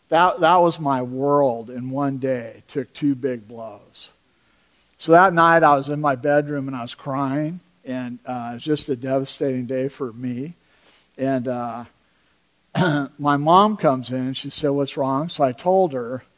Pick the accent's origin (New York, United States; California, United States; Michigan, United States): California, United States; Sacramento; growing up in Sacramento, the family across the street would look at our family and have no idea.